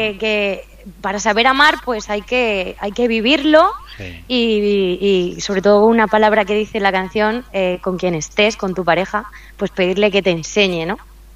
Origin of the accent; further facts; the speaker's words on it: Yuncos, Castilla-La Mancha, Spain; la verdad es que la gente de Yuncos pues me quiere